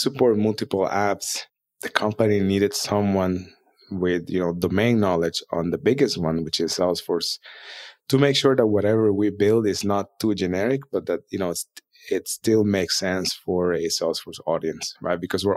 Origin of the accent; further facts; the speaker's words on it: Costa Rica; By the way, I'm from Costa Rica.